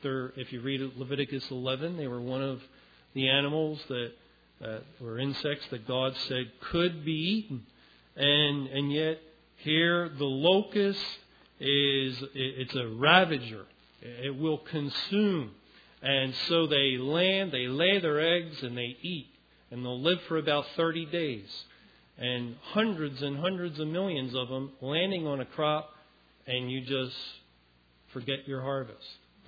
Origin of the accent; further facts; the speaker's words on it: Philadelphia, Pennsylvania, United States; I grew up in Philadelphia. What do I know about plagues of locusts?